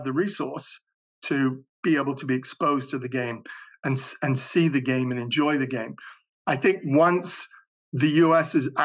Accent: Ghana; I'm not African-American, I'm from Ghana.

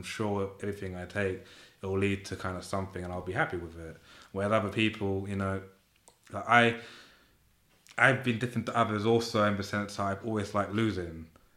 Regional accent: England, United Kingdom; born there; my parents are Iranian, but I was born in Red Hill. I was born in, I'm sorry, I was born here.

